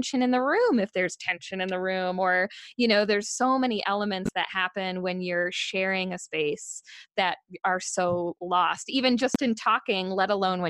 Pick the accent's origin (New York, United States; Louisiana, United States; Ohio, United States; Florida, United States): New York, United States; now in Denver, United States; That would be very exciting because I'm in Denver. So so much easier to get to than New York. Yes, I'm originally from New York